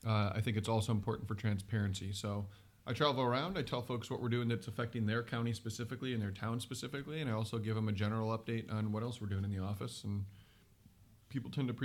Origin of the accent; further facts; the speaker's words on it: Decorah, Iowa, United States; born and raised in Decorah.